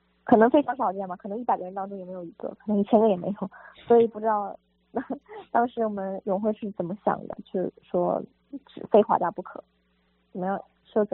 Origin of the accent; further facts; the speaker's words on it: Anhui, China; 西雅图其实和我家乡安徽气候非常相似嘛。